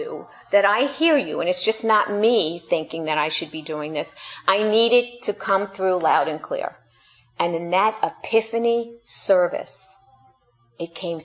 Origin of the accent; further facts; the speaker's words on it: New York, United States; I'm a New Yorker in the midst of Midwesterners in in Minnesota